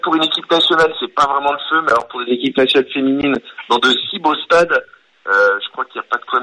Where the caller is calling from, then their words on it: Hauts-de-France, France; Je viens du Nord, je suis dans le Nord.